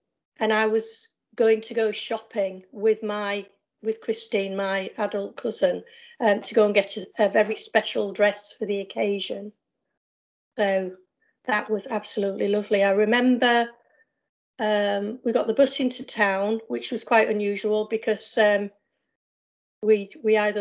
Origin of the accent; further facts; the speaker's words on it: Hull, Yorkshire and the Humber, United Kingdom; So mum said, right, we'll go home then. And as far as she was concerned, Hull was home. So I'm from Hull now.